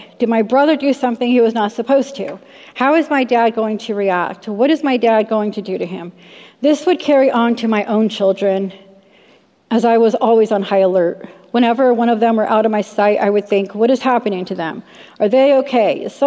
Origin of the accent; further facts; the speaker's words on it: Long Beach, California, United States; born there; Okay, so I was born in Long Beach, California in 1976. I'm the oldest of eight siblings.